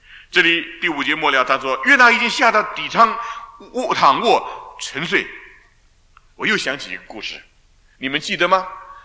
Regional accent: China; 跟我们中国人拜的神没有什么分别。

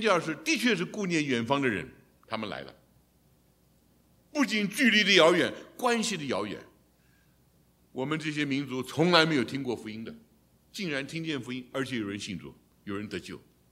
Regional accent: China; 一直到我们中国人所明白的

